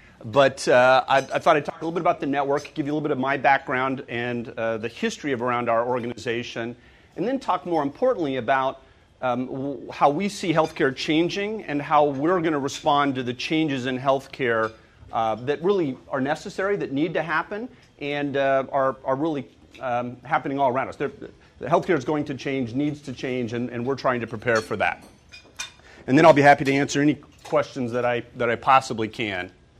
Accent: Denver, Colorado, United States; now in Omaha, United States; I grew up in Denver, so coming to Omaha feels very much like home

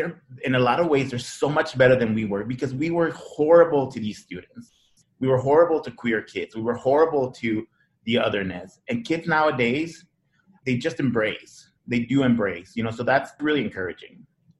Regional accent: Ciudad Juárez, Chihuahua, Mexico; also born or lived in El Paso, United States; I mean, I'm a true border person. I was born in El Paso, but was raised in Juarez. And grew up with family that's very traditional of the border.

